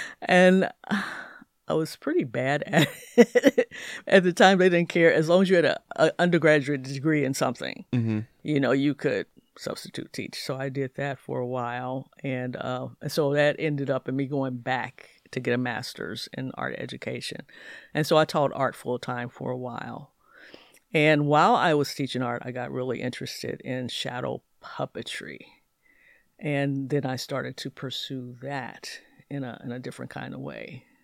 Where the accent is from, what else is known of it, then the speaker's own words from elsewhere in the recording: Indianapolis, Indiana, United States; Well, I am from Indianapolis.